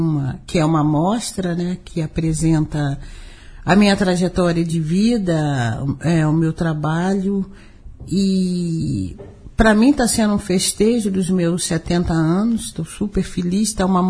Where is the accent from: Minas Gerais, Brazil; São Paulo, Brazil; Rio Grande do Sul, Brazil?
Minas Gerais, Brazil; Belo Horizonte; eu nasci e criei numa favela em Belo Horizonte.